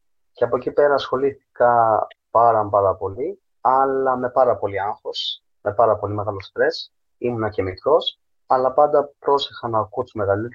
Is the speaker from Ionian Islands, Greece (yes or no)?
no; Tripoli, Peloponnese, Greece; now in United Kingdom; ζω στην Αγγλία τα τελευταία 6 χρόνια. Αλλά έχω μεγαλώσει και έχω γεννηθεί Ελλάδα. Έχω μεγαλώσει και έχω γεννηθεί στην Τρίπολη, όπου οι γονείς μου έχουν τα τελευταία 35 χρόνια έχουν φύγει από την Αλβανία και έχουν μεταναστεύσει και έχουν πάει στην Ελλάδα.